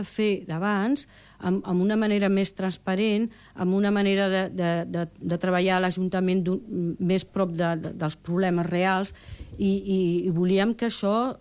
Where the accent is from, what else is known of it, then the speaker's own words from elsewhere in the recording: Sant Cugat del Vallès, Catalonia, Spain; born there; Jo soc nascuda a Sant Cugat